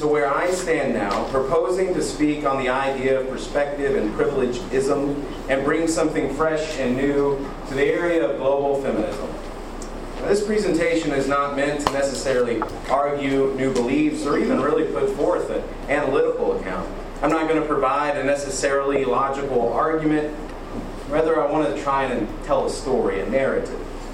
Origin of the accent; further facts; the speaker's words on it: Kentucky, United States; You know, growing up in Western Kentucky, cornfields populated the landscape.